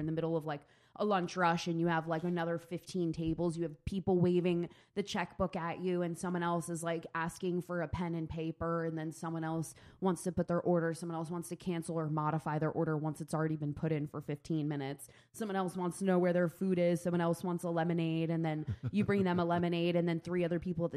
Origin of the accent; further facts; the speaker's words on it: Pennsylvania, United States; So La Colombe is a Philly company, and I grew up outside of Philly.